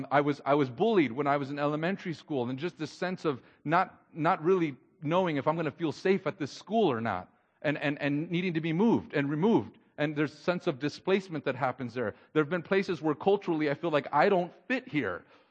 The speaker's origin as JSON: {"language": "English", "region": "Texas", "country": "United States", "tie": "born or raised there", "also_born_or_lived": "Coachella, California", "said": "growing up in Texas, and then for a little while in the desert of Southern California in the city of Coachella before it was the concerts."}